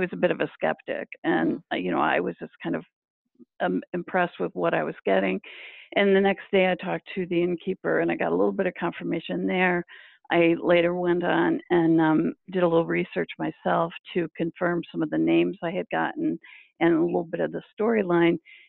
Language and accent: English; Michigan, United States; now in Massachusetts, United States; when I moved out here from Michigan in 1984, when I say out here I mean to Massachusetts and this area, and I moved in 84. I think by the time I was 12 and growing up in Michigan